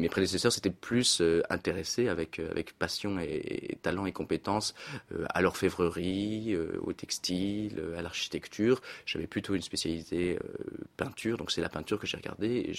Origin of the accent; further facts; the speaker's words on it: Strasbourg, Grand Est, France; l'Institut d'études politiques de Strasbourg, qui était ma ville natale et la ville où j'ai fait ma scolarité.